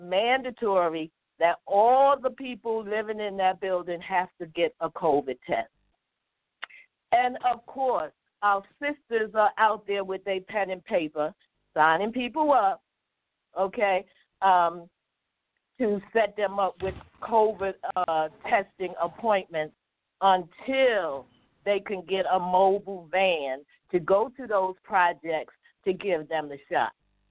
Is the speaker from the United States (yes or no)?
yes; Baltimore, Maryland, United States; I'm from Baltimore, Maryland. I'm kind of up in age, so I don't know too much about this young Pharaoh.